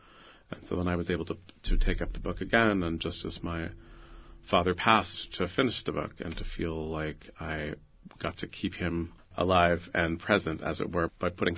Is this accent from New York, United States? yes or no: no; San Francisco, California, United States; I grew up in San Francisco, so I noticed Treasure Island probably the first time I could read.